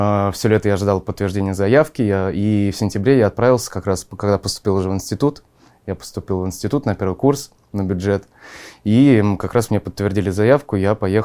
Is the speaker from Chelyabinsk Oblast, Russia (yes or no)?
no; Ivanovo, Ivanovo Oblast, Russia; Мне 22 года, я из города Иваново.